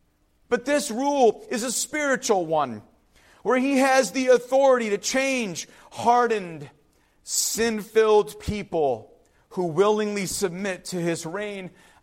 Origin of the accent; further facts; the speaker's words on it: Cleveland, Ohio, United States; born there; I was born in Deaconess Hospital in Cleveland, Ohio, no longer there, a campus of a larger hospital now.